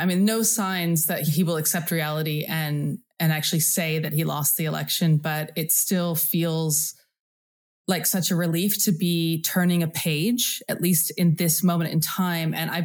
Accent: United States; now in London, United Kingdom; And, you know, I'm American, I live in London.

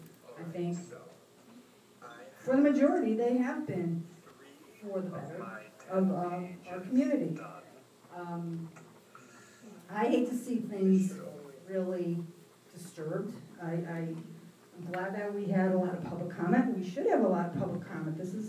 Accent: Shelton, United States; But I have thought long and hard about this because I'm from Shelton.

